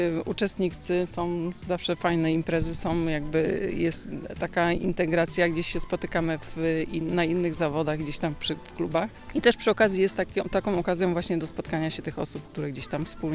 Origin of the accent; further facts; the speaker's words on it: Bydgoszcz, Kuyavian-Pomeranian Voivodeship, Poland; My jesteśmy z Bydgoszczy.